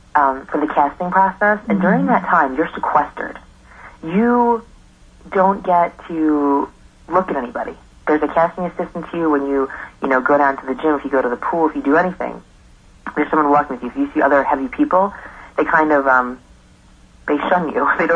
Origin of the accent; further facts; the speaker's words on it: New York, United States; Laura is from Miami, and I'm from New York.